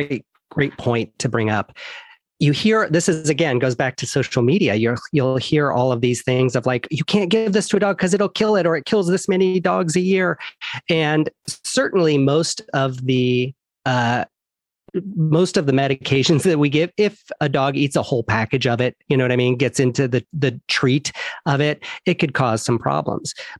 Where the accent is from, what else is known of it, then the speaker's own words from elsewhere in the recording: Iowa, United States; also born or lived in New York / Florida; So I grew up in Iowa. I graduated from Iowa State University, go Cyclones.